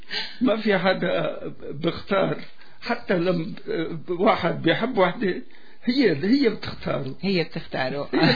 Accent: Al-Hasakah Governorate, Syria; also born or lived in Aleppo; ولدت بحلب بسنة 1930

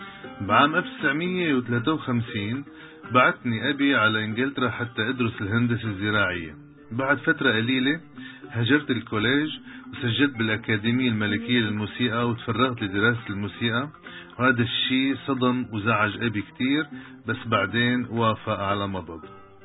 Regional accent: Baghdad, Baghdad Governorate, Iraq; born there; أنا من مواليد بغداد 12 شباط 1934.

